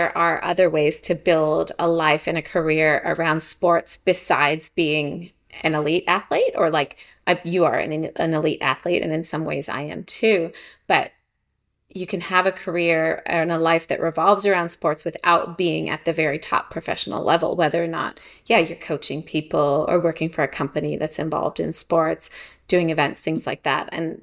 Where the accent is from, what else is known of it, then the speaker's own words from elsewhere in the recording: Philadelphia, Pennsylvania, United States; I think I was from Philadelphia, and I'd visited a lot of places in the US